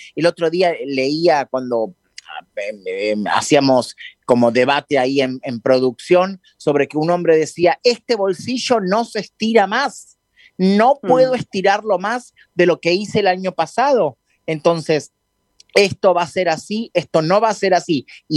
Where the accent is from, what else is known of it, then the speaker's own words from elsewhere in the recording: Argentina; estamos con la expectativa y con esas ganas de salir adelante como país, como sociedad, como argentino